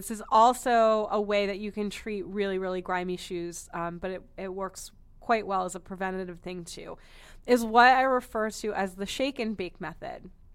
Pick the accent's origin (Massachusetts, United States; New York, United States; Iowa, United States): Massachusetts, United States; Boston; I'm from Boston. We used to regularly drive up to go to the store and go to all the outlets up the where L.L. Bean is also a town where there are a whole bunch of outlets.